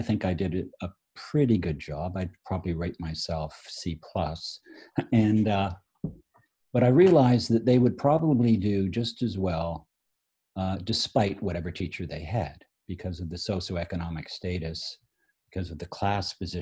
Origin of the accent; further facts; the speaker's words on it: Toronto, Ontario, Canada; moved away as an adult; also born or lived in Winnipeg, Canada; now in United States; I was born just after the Second World War in 1948 in Toronto, Canada. So I grew up in Toronto, in Winnipeg, and then actually came to the U.S. in 1985.